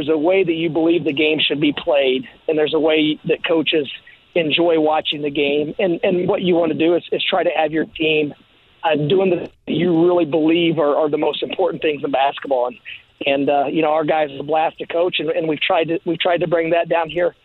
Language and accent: English; Terre Haute, Indiana, United States; born there; I was born in Terre Haute